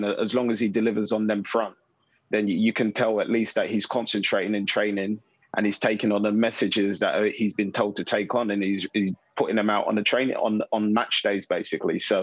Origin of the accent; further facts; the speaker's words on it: London, United Kingdom; we grew up in South London